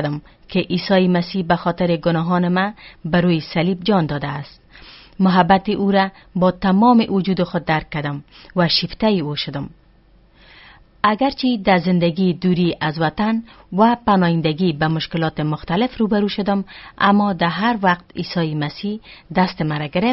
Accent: Afghanistan; ما از افغانستان استم و در یک خانواده روشنفکر به دنیا آمدیم و کلان شدیم.

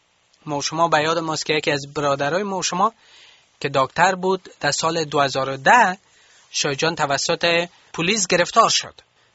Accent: Afghanistan; ما افغان هستیم. ما مردم ما را دوست داریم. ما قانون کشور ما را دوست داریم.

